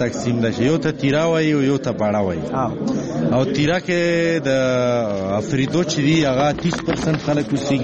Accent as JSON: {"language": "Pashto", "town": "Bara", "region": "Khyber Pakhtunkhwa", "country": "Pakistan", "said": "موږ خو بیسیکلی د باړې یو"}